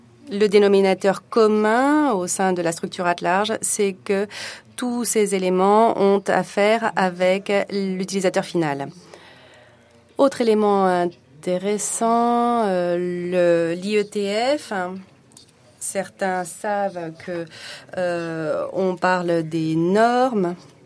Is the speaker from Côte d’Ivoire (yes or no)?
no; France; je suis français